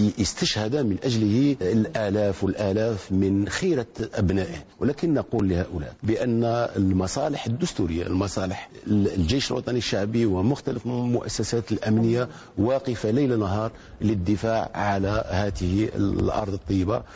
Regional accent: Algeria; وهذا أمر يؤكد لنا كجزائريين بأننا مستهدفين من هذه الجماعات الإرهابية

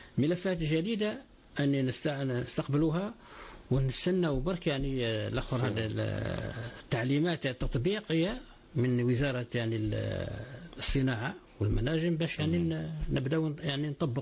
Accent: Algeria; ممكن المشكل هنا واش عندنا في الجزائر يعني تقريبا عامة مش غير في بسكرة ما عندناش يعني ثقافة سياحية

